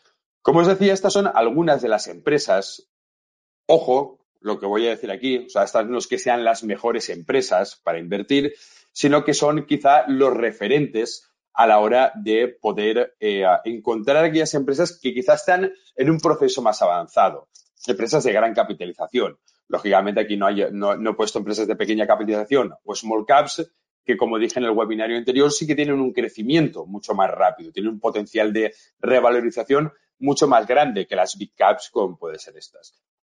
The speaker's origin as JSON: {"language": "Spanish", "country": "Spain", "said": "los inversores que somos de España"}